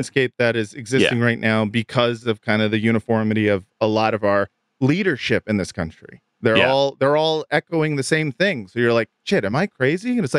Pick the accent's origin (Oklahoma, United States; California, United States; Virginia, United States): California, United States; Culver City; It's like, motherfucker, I'm from Culver City.